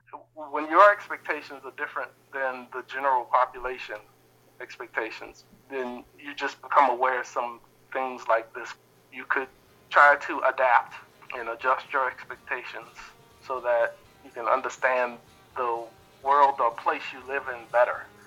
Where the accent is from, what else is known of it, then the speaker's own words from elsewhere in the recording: New Orleans, Louisiana, United States; moved away as an adult; now in Bloomington, United States; I come from New Orleans, and so I came to Bloomington Normal to work